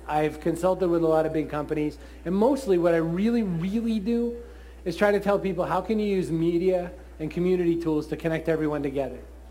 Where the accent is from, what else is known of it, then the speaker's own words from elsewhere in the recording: Boston, Massachusetts, United States; Look, I'm from Boston. You may have heard of us.